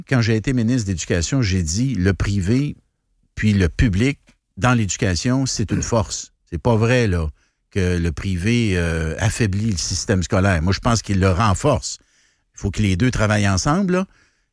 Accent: Quebec, Canada; Puis moi, j'ai milité pour que l'hôpital soit chez nous en Chaudière-Appalaches.

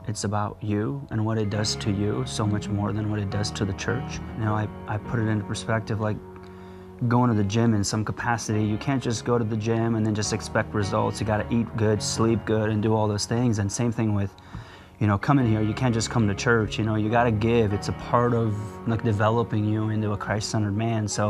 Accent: Afghanistan; And I'm a refugee from Afghanistan. I've lived the way those people live.

